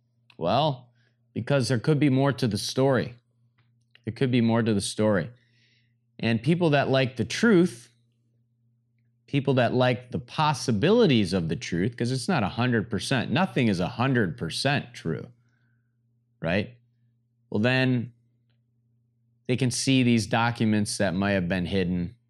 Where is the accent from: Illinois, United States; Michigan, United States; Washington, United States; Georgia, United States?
Michigan, United States; Clarkston; And it was in my hometown, Clarkston, Michigan, which is a random little town. It's not that little anymore, but it's a suburb 45 minutes north of Detroit, Michigan, right?